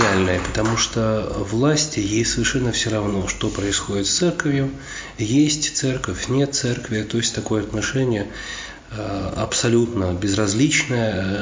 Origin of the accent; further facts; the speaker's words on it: Latvia; moved away; also born or lived in Germany; я приехал сам из Латвии, я там вырос, родился в Германии